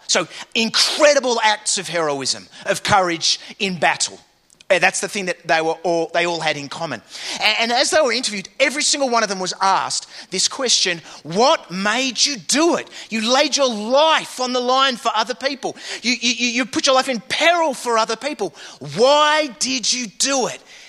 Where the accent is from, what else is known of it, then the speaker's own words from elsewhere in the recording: England, United Kingdom; I mean, I'm English. I'm English.